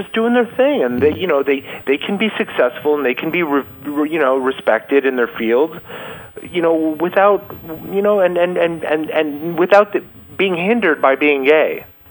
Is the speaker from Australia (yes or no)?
no; Canada; you know, my heritage is Hispanic, and I... And, you know, but I was born and raised in Canada, and my mom was French Canadian.